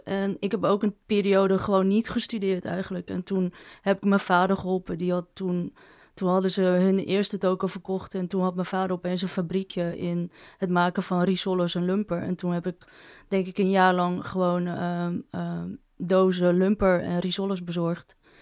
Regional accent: Alkmaar, North Holland, Netherlands; also born or lived in Amsterdam; En toen zijn we verhuisd van Amsterdam naar Alkmaar, zodat mijn vader en mijn moeder hun eerste toko konden openen. En we woonden daarboven.

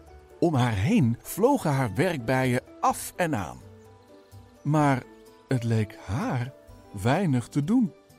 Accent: Veenendaal, Utrecht, Netherlands; Voor de oorsprong van dit verhaal neem ik je mee naar Veenendaal, de plek waar ik ben opgegroeid.

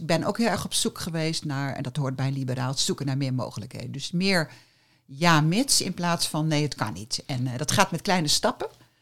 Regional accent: North Brabant, Netherlands; also born or lived in Limburg; want ik ben geboren in Brabant en opgetogen in Brabant en Limburg en later in het Westen.

